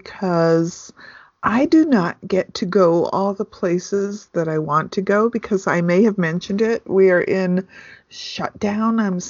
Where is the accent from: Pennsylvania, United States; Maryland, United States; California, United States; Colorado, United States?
California, United States; Los Angeles; I'm from Los Angeles. I'm thinking these are not like robbing a bank kind of guns.